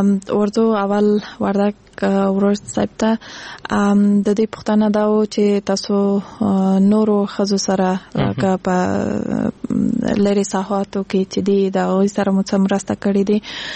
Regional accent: Kandahar, Afghanistan; زه خپله د کندهار د ولایت یم او ما تحصیل د حقوق په بخش کې کړی دی د امریکایانو پانتون کې دلته په کابل کې

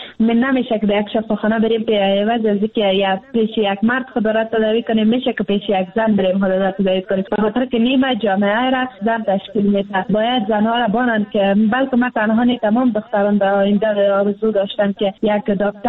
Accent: Afghanistan; ما از افغانستان هستیم، افغان هستیم.

